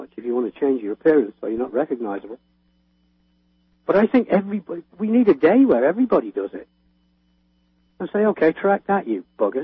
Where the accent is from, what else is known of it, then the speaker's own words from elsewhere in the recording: England, United Kingdom; I mean, I'm English, as you know.